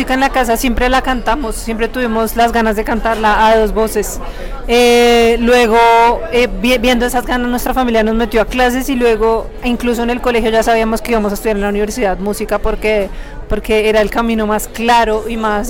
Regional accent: Bogotá, Colombia; Pues nosotras somos de Bogotá

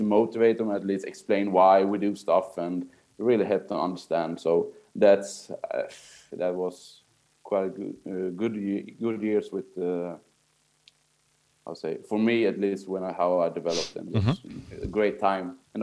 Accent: Sweden; So my parents are from Italy, but my mom is half Swedish. Mm-hmm. So I was born and raised here in Sweden, but I speak Italian

